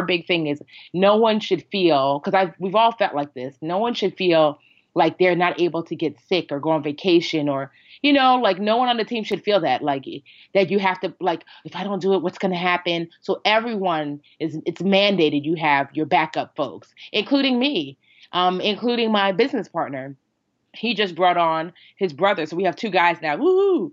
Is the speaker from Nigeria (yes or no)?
yes; Nigeria; but being Nigerian during this time of year when Nigeria plays